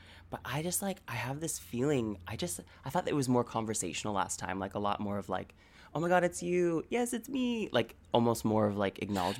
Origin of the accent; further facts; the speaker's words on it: New York, United States; I'm the best. I'm from New York. I'm from New York.